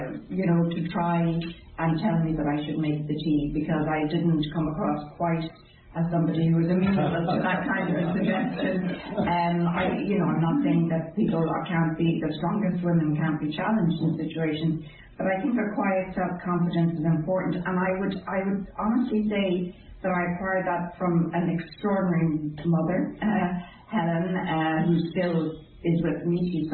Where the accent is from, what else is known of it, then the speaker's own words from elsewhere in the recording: Drogheda, Leinster, Ireland; somewhere I never thought growing up in Drogheda I could even imagine being.